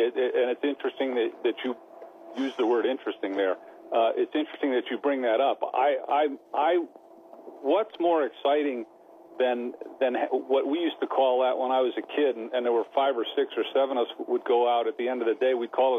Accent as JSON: {"language": "English", "country": "United States", "said": "I know we are Global Golf Post, but I am an American, so I'm never unhappy when an American wins."}